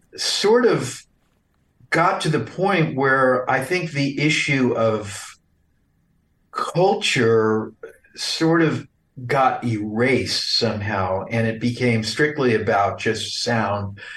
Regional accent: Missouri, United States; So, you know, I'm from Missouri.

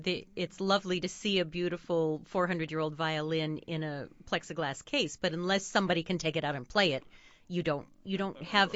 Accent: California, United States; Yeah. I'm from Southern California.

